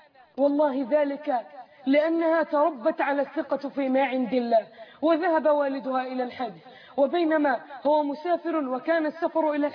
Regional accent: Egypt

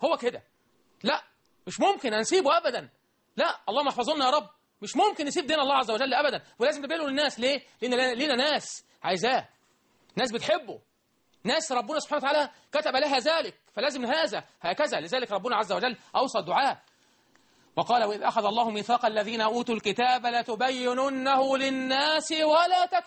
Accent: Egypt

